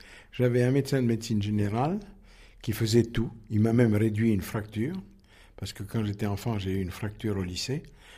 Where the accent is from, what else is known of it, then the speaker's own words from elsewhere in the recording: Tunis, Tunis Governorate, Tunisia; moved away as an adult; now in France; Je suis né en Tunisie, à Tunis, en 1931. J'ai fait mes études de lycée en Tunisie, au lycée Carnot à Tunis. Et puis, je suis venu à Paris faire mes études à la faculté de médecine